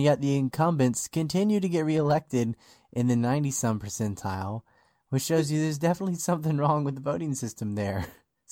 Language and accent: English; United States; I mean, our Congress is just by hour, I mean, as an American, it's a joke.